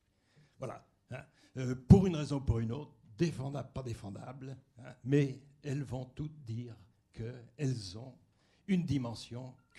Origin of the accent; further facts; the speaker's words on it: Angoulême, Nouvelle-Aquitaine, France; born there; moi je suis né à Angoulême